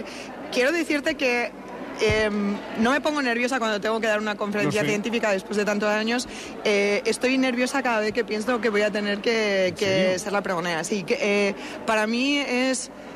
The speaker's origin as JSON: {"language": "Spanish", "town": "Salamanca", "region": "Castile and León", "country": "Spain", "tie": "born or raised there"}